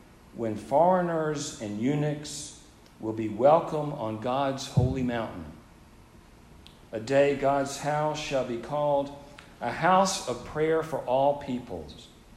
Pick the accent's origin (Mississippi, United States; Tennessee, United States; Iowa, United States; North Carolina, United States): North Carolina, United States; Charlotte; I grew up in Charlotte, North Carolina, the child of progressive and socially enlightened parents. But growing up in the South